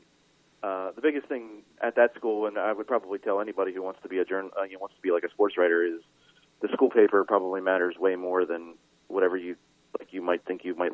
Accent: Pittsburgh, Pennsylvania, United States; and I grew up in Pittsburgh

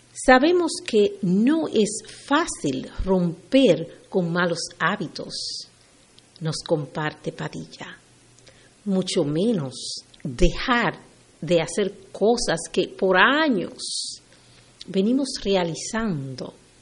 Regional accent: Dominican Republic; en mi país natal de República Dominicana

